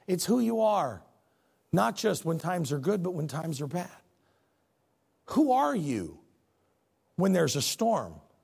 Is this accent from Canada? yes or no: no; United States; As an American, I belong to a group. As a Christian, I belong to a group of people that is not like the others.